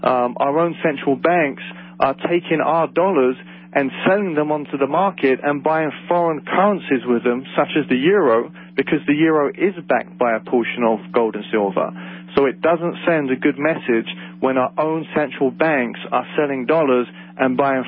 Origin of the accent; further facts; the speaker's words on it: London, United Kingdom; as you can probably tell from my funny accent, I'm from London, England